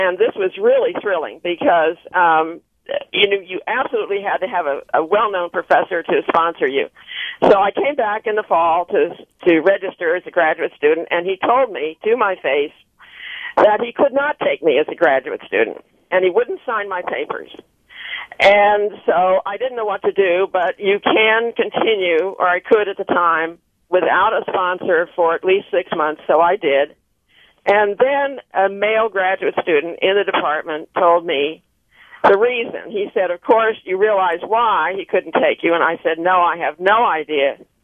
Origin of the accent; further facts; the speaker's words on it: Washington, District of Columbia, United States; now in Menlo Park, United States; Well, I'm living in Menlo Park now, but originally I was from Washington, D.C., and I went to a private school there